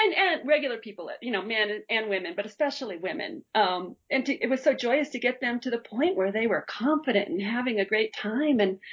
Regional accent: Colorado, United States; And I grew up around the Front Range of Colorado. I moved a lot, bounced all over the Front Range, which is basically the Front Range in Colorado.

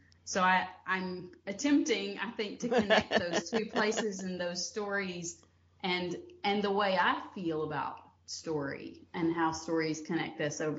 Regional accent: Georgia, United States; You hear this accent. I grew up in North Georgia, in the Appalachian foothills of North Georgia

